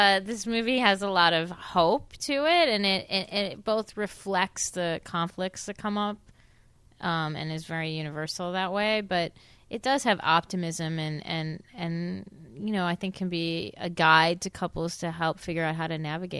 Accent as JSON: {"language": "English", "town": "Buffalo", "region": "New York", "country": "United States", "tie": "born or raised there", "said": "I did grow up in Buffalo, and Buffalo is a funny place."}